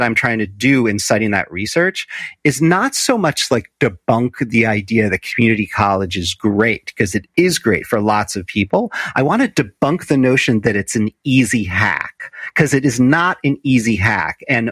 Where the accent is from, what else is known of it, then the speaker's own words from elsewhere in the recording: Chicago, Illinois, United States; The research only goes back 35 years or something like that, you know, to when I was growing up in Chicago.